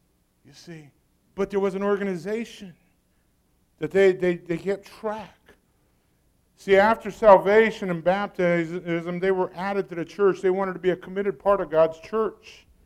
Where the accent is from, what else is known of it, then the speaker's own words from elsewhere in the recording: Brazil; first language Portuguese; As you know, I grew up in Brazil.